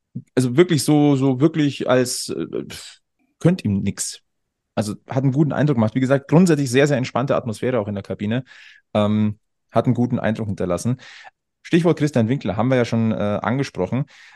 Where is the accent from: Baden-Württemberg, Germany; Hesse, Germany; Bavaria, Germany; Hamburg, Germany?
Bavaria, Germany; Munich; born there; Ich bin ein geborener Münchner.